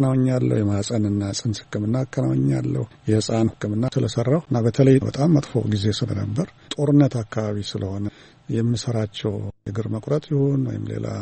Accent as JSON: {"language": "Amharic", "region": "Addis Ababa", "country": "Ethiopia", "tie": "born or raised there", "said": "አዲስ አበባ ተወልጄ ባድግም"}